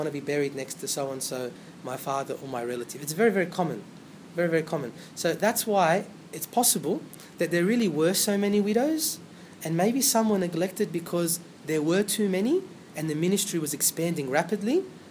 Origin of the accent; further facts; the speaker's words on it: Australia; because we're from Australia, imagine they flipped it.